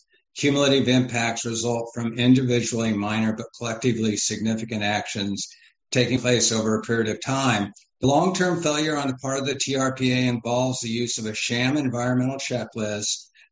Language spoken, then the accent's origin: English; Incline Village, Nevada, United States; from Incline Village, Nevada.